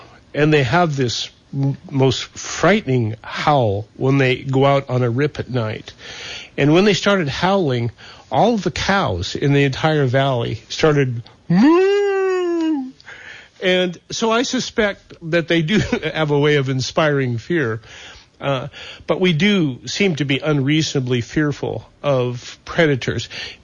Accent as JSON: {"language": "English", "region": "Montana", "country": "United States", "said": "And I kind of tune into these things because I'm from Montana and I've seen these stories come and go over the years."}